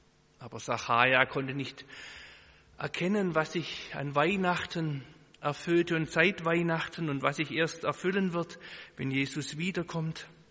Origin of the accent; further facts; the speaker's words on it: Baden-Württemberg, Germany; Als Schwabe beneide ich sie da in Bayern.